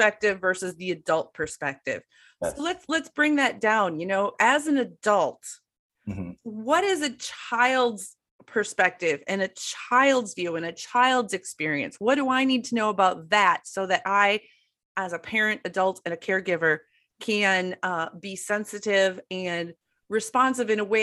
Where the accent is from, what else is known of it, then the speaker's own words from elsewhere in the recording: Midwest, United States; I grew up in the Midwest in a very Catholic family. I went to a Catholic school.